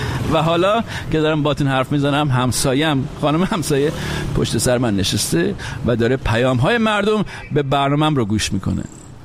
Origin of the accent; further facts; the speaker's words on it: Iran; moved away; وقتی از ایران اومدم بیرون